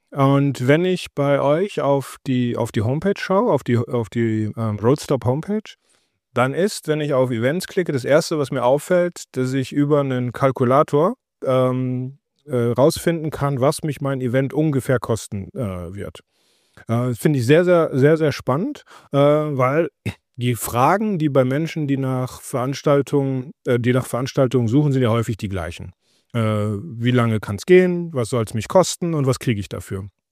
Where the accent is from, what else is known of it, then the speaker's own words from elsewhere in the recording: Mülheim an der Ruhr, North Rhine-Westphalia, Germany; Ich komme aus dem Ruhrgebiet, Mühlheim an der Ruhr geboren. Und in Mühlheim aufzuwachsen